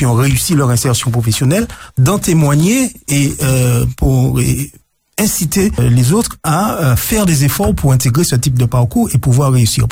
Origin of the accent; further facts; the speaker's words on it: Martinique, France; Et j'en veux pour preuve, notamment chez nous, en Martinique